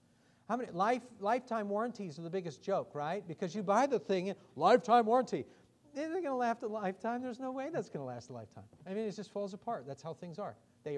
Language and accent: English; Idaho, United States; Friends, I'm from Idaho. I was born in southeastern Idaho. It wasn't until I was in my early 20s before I ever heard a clear presentation of the gospel. I was raised Catholic. I was raised in a community about 75% Mormon or LDS.